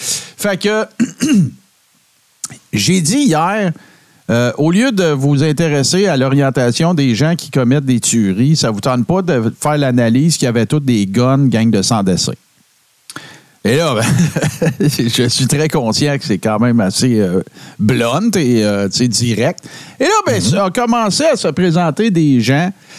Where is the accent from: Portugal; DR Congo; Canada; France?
Canada; Quebec; je viens du Témiscamingue, que ma famille, c'est tout ou presque des chasseurs, mes chums, que la ville ferme quand la chasse arrive